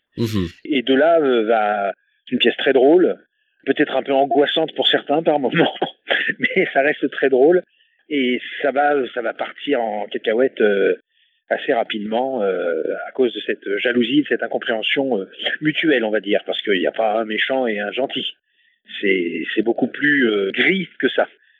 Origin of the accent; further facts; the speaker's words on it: Paris, Île-de-France, France; now in Toulouse, France; Moi, je suis venu de Paris il y a de ça maintenant un petit bout de temps. En 98, je suis venu à Toulouse.